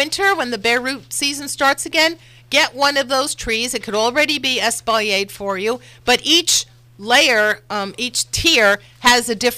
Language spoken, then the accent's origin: English; New York, United States; because I grew up with that in New York, and then when it came out here, everybody's going, oh, this new variety, Honeycrisp.